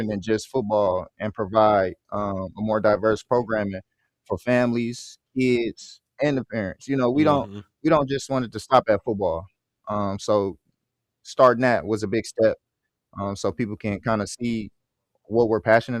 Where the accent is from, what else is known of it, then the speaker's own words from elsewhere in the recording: Midwest, United States; No matter where you come from, growing up in the Midwest, playing guys who come from the South, Texas, Florida